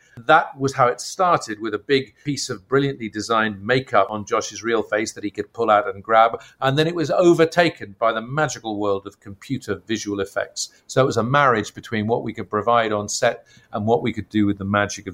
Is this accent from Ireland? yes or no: yes; Ireland; because I come from Ireland, where Artemis Fowl is set